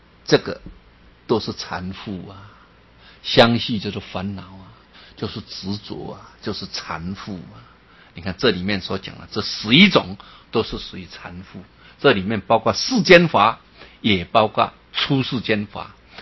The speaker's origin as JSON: {"language": "Chinese", "country": "China", "said": "所以我们中国人很多学佛人啊"}